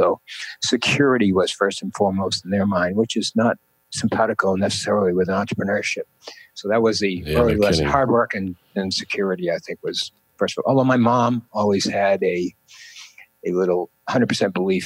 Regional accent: Massachusetts, United States; I grew up in Massachusetts. And so I went there for a year and then transferred to University of Mass at Lowell.

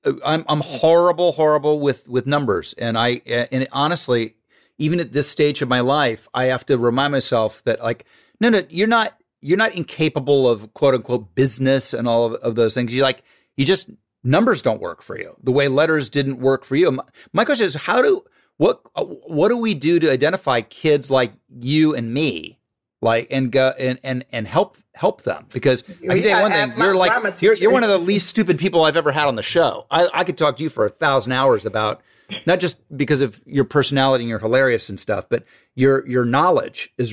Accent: Dayton, Ohio, United States; I grew up in Dayton in a place called Oakwood. It's very lily white. And then I moved into the inner city.

